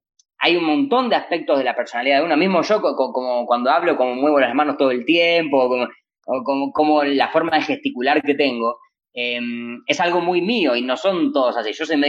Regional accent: Buenos Aires, Argentina; yo Nací en Boedo, o sea, soy un chabón de barrio, ¿viste? Viví toda la vida en el barrio

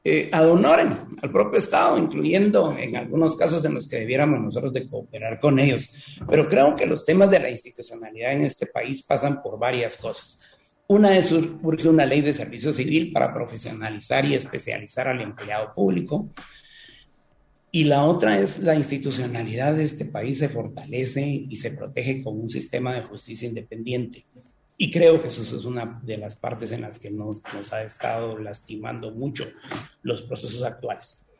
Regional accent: Guatemala; es lo que como guatemaltecos empezamos a ver.

